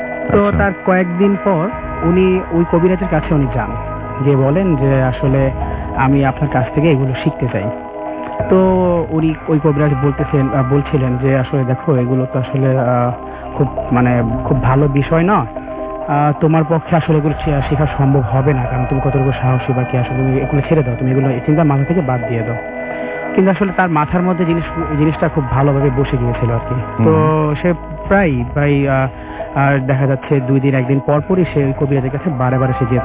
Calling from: Dhaka, Dhaka Division, Bangladesh; আমি ঢাকার খিলগাঁও থেকে এসেছি।

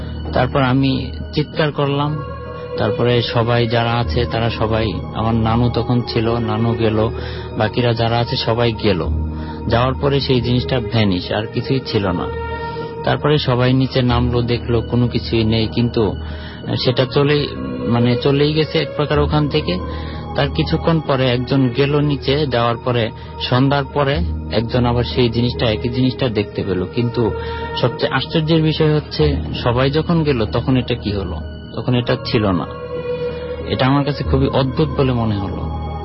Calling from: Dhaka, Dhaka Division, Bangladesh; আমি গুলশান এক থেকে এসেছি

